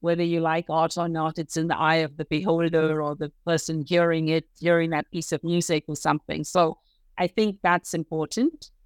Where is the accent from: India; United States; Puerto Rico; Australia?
India; for me to go there as an Indian woman and talk about this museum and what we're doing and all, it was an amazing experience.